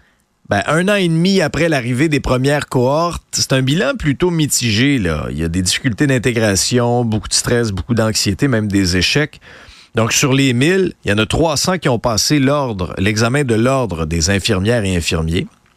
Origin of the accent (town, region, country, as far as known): Quebec, Canada